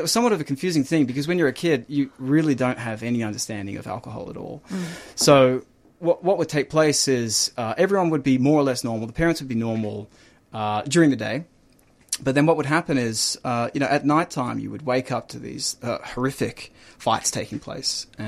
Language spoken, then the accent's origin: English; Melbourne, Victoria, Australia; I grew up in Melbourne. I grew up in Ivanhoe.